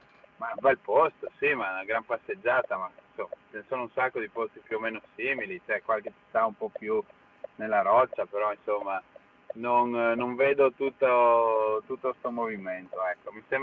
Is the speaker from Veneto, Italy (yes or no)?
yes; Veneto, Italy; Provincia di Venezia